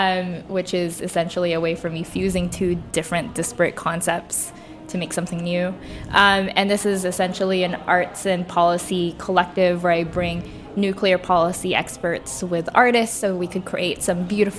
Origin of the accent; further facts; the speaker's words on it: Philippines; I grew up in the Philippines. We don't have nuclear power